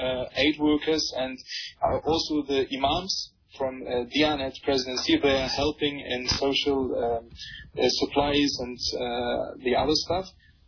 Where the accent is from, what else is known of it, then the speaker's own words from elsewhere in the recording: Germany; English is a second language; now in Turkey; I was born and raised in Germany. My parents are there, my family is there, my relatives are there, and I have also relatives here in Turkey. I went to school there and had my life there, and I came to Turkey in 2013